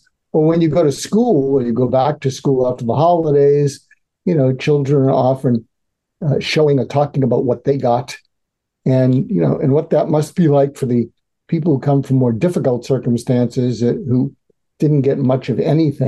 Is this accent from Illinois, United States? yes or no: no; Boston, Massachusetts, United States; Right. I grew up in Boston, Massachusetts.